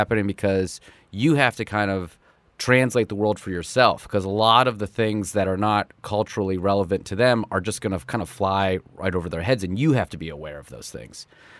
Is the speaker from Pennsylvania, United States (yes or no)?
yes; Pittsburgh, Pennsylvania, United States; now in Los Angeles, United States; So I grew up in Pittsburgh and … because I was like the only one, which is interesting living in Los Angeles now where I'm like a dime a dozen.